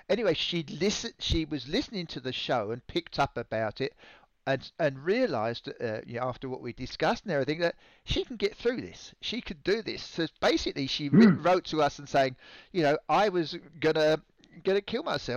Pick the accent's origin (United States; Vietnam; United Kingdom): United Kingdom; England; I was raised in England